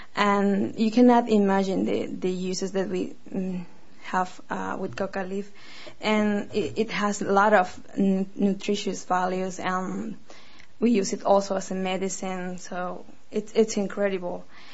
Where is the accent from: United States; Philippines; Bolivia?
Bolivia; English is a second language; I come from Bolivia.